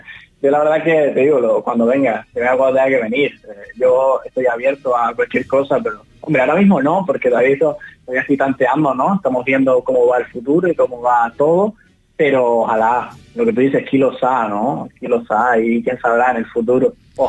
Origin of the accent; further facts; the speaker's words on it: Canary Islands, Spain; mi tierra, que es Gran Canaria